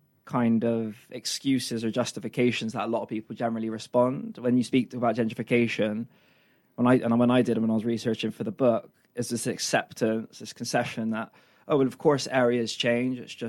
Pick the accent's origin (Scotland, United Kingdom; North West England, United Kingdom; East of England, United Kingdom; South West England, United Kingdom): South West England, United Kingdom; Bristol; Whereas if they were new to Bristol, they say, "Where are you from?" I say, "Easton."